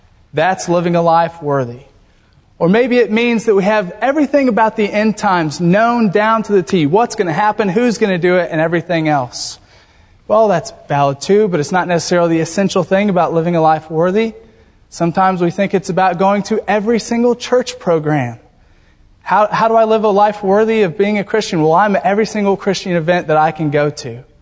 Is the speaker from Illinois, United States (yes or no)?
no; Indiana, United States; Growing up in Indiana, almost every single boy longed and hoped for this day